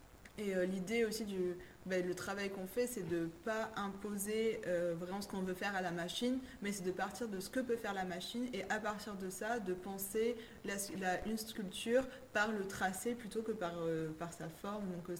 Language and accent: French; South, France; accent: southern French; Quand on vient de différentes, du sud de la France par exemple, et qu'on vient à Paris, on est moqué pour notre accent du sud.